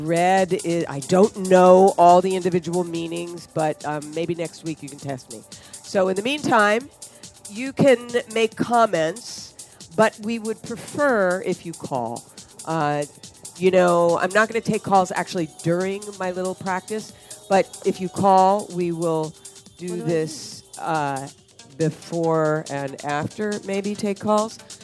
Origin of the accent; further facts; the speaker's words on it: Philadelphia, Pennsylvania, United States; We're getting ready to go to Philly, my hometown.